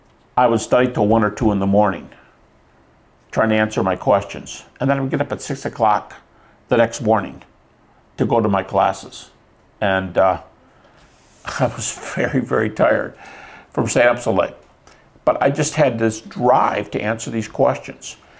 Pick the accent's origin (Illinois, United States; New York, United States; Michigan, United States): Michigan, United States; Detroit; I'm from Michigan, from Detroit.